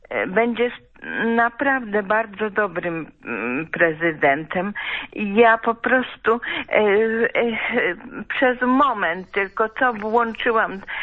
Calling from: Katowice, Silesian Voivodeship, Poland; Ja z Katowic dzwoni

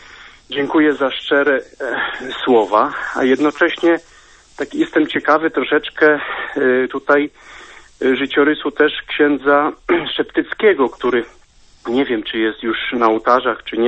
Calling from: Sanok, Subcarpathian Voivodeship, Poland; dzwonię z Sanoka, więc tutaj Podkarpacie, tematyka konfliktu narastających nacjonalizmów jest nam znana.

